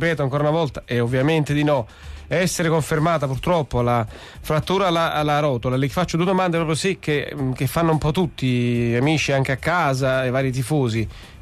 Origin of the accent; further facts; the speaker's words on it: Naples, Campania, Italy; speriamo ovviamente tutti noi da sportivi, da napoletani eccetera